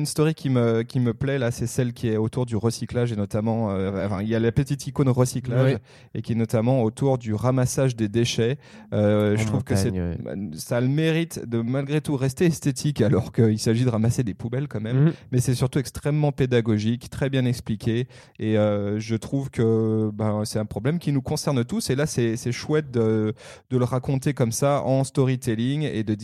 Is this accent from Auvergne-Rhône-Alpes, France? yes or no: yes; Passy, Auvergne-Rhône-Alpes, France; Alors pour ceux qui ne savent pas, je suis originaire de Passy.